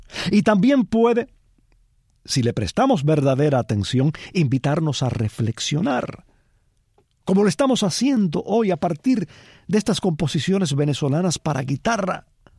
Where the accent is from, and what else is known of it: Cuba